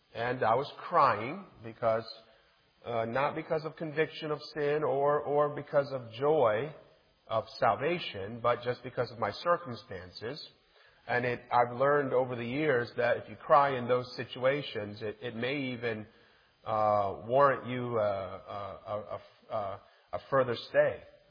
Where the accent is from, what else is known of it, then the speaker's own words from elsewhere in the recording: Lansing, Michigan, United States; Now, I'm from Lansing, so I know of Saginaw.